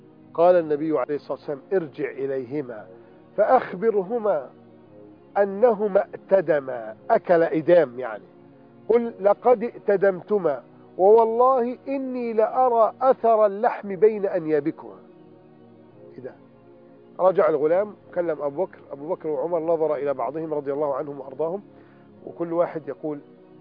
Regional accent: Egypt; أنا شفت مجموعة من المقاهي عندنا هنا في مصر بفضل الله وبرا.

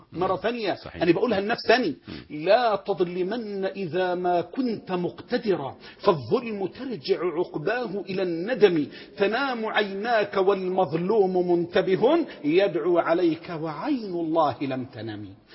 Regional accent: Egypt

